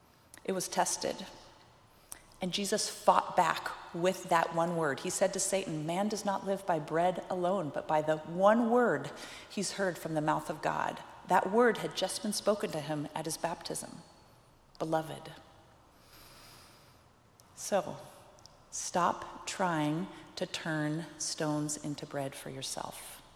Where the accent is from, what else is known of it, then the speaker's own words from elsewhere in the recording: Washington, United States; My family, I'm from Washington State.